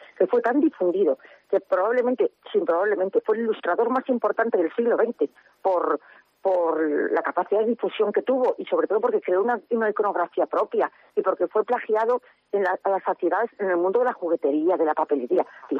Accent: Ferrol, Galicia, Spain; que me pidieron sobre mi infancia en Ferrol, pues yo escribí.

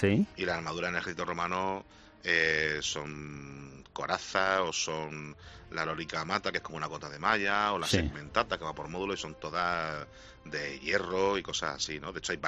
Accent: Cartagena, Region of Murcia, Spain; yo que vengo de Cartagena, que es donde salió Aníbal con los elefantes y tal

